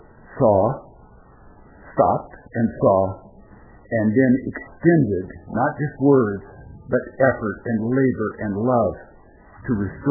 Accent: Roseburg, Oregon, United States; I was raised in Roseburg, Oregon, and it was basically a mill town, and most of the people came from the south, as our family did.

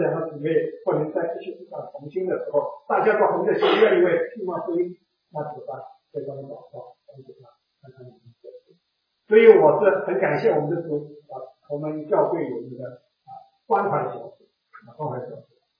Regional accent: China; 还是特别是我们中国人啊

